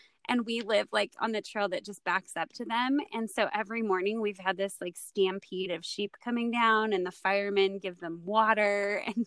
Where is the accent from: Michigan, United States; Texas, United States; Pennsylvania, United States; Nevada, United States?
Nevada, United States; When I first moved here, and I'm from Nevada, so it's not like I have some fancy place to call home